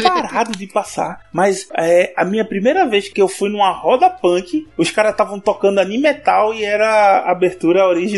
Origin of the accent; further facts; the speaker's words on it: Recife, Pernambuco, Brazil; estava na rua brincando, na minha terra, em Recife.